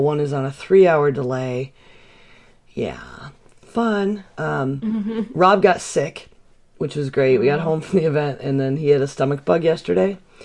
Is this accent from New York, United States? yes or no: yes; Buffalo, New York, United States; I have a good ice, you know, snow brush, because I'm from Buffalo.